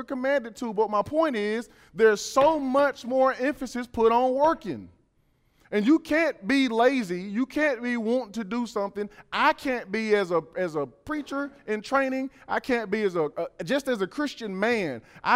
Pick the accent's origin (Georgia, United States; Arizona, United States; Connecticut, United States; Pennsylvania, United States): Georgia, United States; You know, when I was born and raised in Georgia, we would drive and it'd be acres and acres and acres of cornfields.